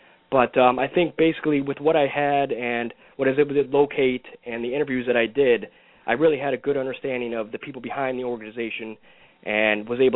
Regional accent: Fort Lauderdale, Florida, United States; I grew up in South Florida

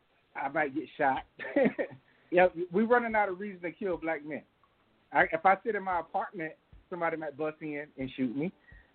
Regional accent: Miami, Florida, United States; I grew up in Miami, Florida. I grew up and saw riots because of the same thing, probably to about from being a kid to about 13

